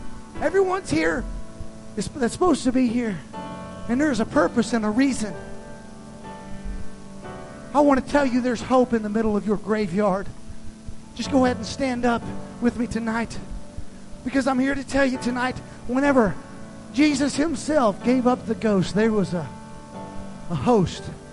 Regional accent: United States; I'm an American. Red-blooded. Through and through.

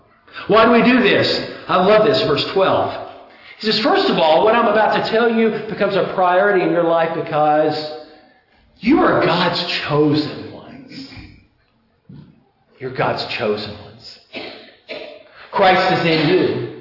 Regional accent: Mississippi, United States; Up here, if we blow the horn, I'm from Mississippi. In the deep south, you blow your horn, that's rude.

